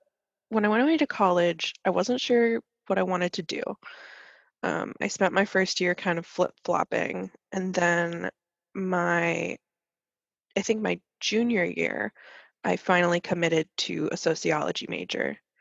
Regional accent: Hawaii, United States; I grew up in Hawaii.

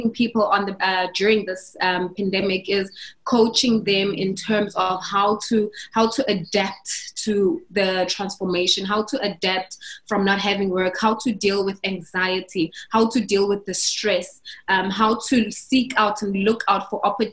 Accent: Durban, KwaZulu-Natal, South Africa; I grew up in Durban, from a big family. I grew up with, there were 6 of us in the household.

